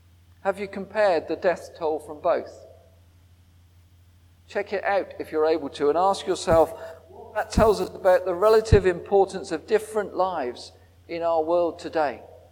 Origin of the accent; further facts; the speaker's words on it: Southampton, South East England, United Kingdom; I come from Southampton, so it's all right for me to say things about Southampton.